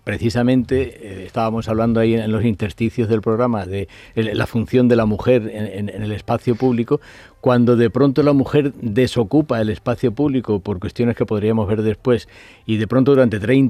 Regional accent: Melilla, Spain; yo soy melillense por cuatro costados, ¿no?

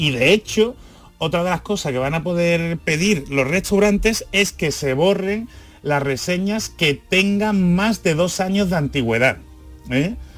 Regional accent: Andalusia, Spain; los que somos de aquí de Andalucía notamos que es una catalana

